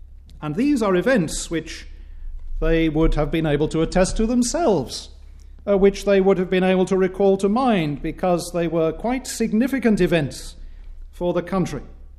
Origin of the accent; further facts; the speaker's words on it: United Kingdom; When we think of the history of the Roman Empire, perhaps it's by virtue of being British, we tend to think of Julius Caesar